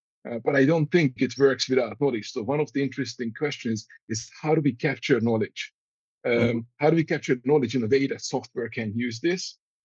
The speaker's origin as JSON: {"language": "English", "country": "Hungary", "tie": "born or raised there", "said": "I was 10 years old, and my dad has signed me up for a computer programming class in my hometown in Hungary"}